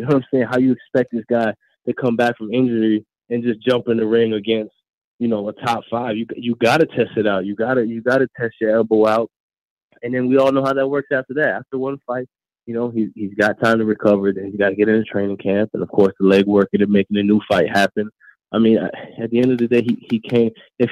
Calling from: Florida, United States; I'm calling from Florida. I'm not too far from Tampa

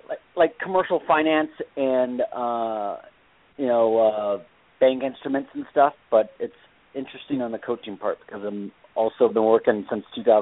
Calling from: Arizona, United States; I'm calling from Arizona.

